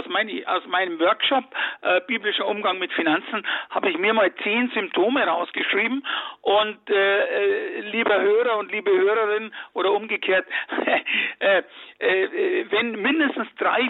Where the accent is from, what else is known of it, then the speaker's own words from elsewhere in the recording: Munich, Bavaria, Germany; moved away; dann bin ich auf Flucht gegangen und über München, wo ich herkomme, Wien, London, New York, nach Miami.